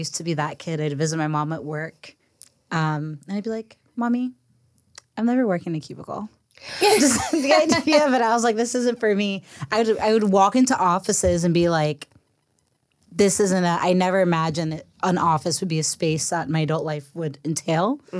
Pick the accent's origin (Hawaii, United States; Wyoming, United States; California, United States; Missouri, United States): California, United States; Oakland; So I grew up in the Bay Area